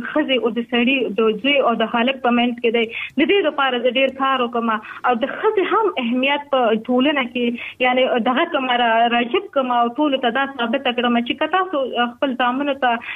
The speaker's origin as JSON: {"language": "Pashto", "country": "Afghanistan", "lives_now": "Pakistan", "said": "پاکستان کې د افغان مهاجر په حیث باندې واقعتا موږ هم ډېر ستونزو سره مخامخ شوي یو موږ هم په مهاجرت کې لوی شوي یو په جهاد کې لوی شوي یو"}